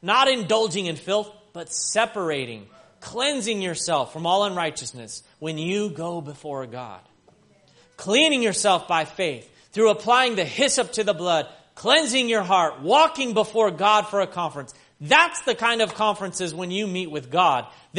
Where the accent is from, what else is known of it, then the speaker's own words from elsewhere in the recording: the South, United States; I said, my mother was, I'm from the South.